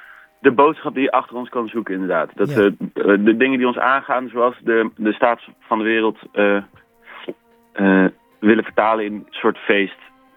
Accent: Zutphen, Gelderland, Netherlands; En dat komt omdat wij komen uit Zutphen en Warnsveld.

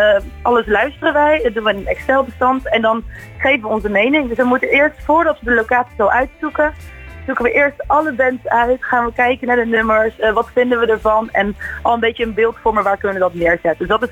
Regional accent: Scheveningen, South Holland, Netherlands; Ik kwam uit Scheveningen inderdaad.

